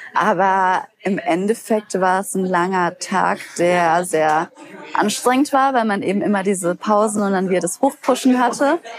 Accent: Bayreuth, Bavaria, Germany; also born or lived in Nuremberg / Bremen; now in Berlin, Germany; Ich wohne in Berlin. Ich bin 27 Jahre alt, bin aufgewachsen in Bayreuth, habe dann erst studiert in Nürnberg und bin dann wegen des Tanzens nach Bremen gezogen.

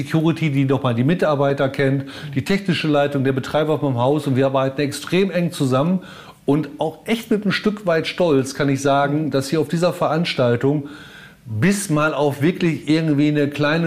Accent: Bochum, North Rhine-Westphalia, Germany; now in Glücksburg, Germany; noch einen Zwischenstopp in Bochum, meiner alten Heimat, einlegen und dann morgen wieder nach Glücksburg an die Ostsee fahren.

